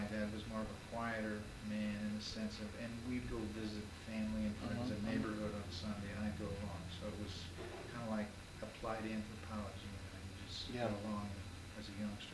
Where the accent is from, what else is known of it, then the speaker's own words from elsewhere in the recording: Ohio, United States; also born or lived in Trenton, New Jersey / Yardley, Pennsylvania; I was born in Trenton, New Jersey, but grew up on a farm in southeast Pennsylvania, Bucks County, Yardley, for 6 years, and then at six, the family moved to Ohio, where my father was a general farmer